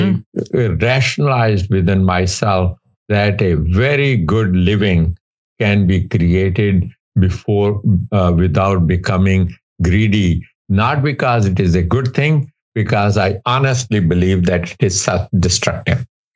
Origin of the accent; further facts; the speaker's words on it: India; just like I grew up in India, I had parents to guide me